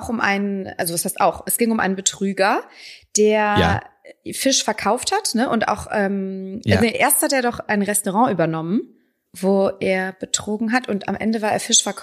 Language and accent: German; North Rhine-Westphalia, Germany; ich komme ja aus dem Rheinland und da wird ganz viel Forelle Müllerin Art gegessen.